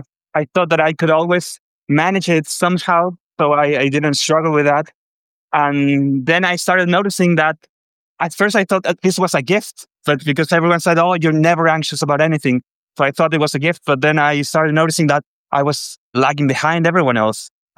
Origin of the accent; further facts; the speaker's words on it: Chile; English is a second language; I'm Chilean. I'm from South America. Sorry for the accent.